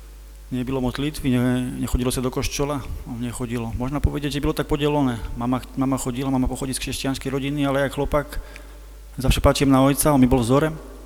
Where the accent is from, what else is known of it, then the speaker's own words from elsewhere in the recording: Slovakia; Polish is a second language; jestem ze Słowacji.